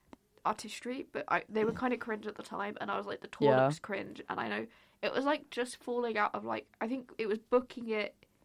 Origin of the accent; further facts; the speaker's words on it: London, United Kingdom; from being a Londoner